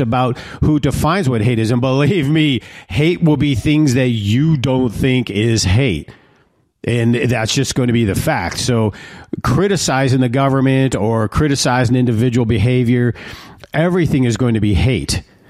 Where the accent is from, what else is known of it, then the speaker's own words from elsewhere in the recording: Detroit, Michigan, United States; And I grew up in Detroit, and so reasonable Democrats were these old blue dogs.